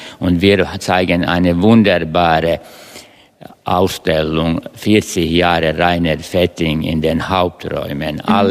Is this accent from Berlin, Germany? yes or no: yes; Berlin, Germany; Ich bin auch Berliner.